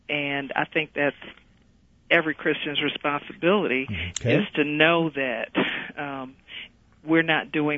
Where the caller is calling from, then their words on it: Atlanta, Georgia, United States; Hi, I'm calling from Atlanta, and I just wanted to say...